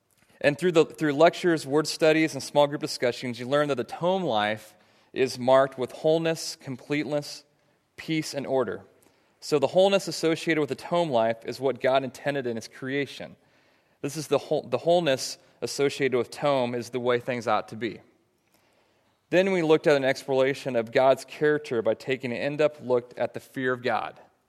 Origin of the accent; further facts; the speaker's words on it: Nebraska, United States; born and raised in Nebraska, went to the University of Nebraska, so I am a diehard Cornhusker fan.